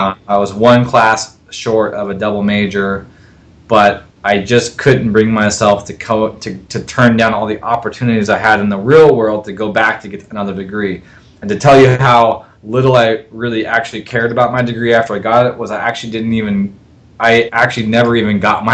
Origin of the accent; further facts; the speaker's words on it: Seattle, Washington, United States; I'm from Seattle originally, born and raised, go Hawks.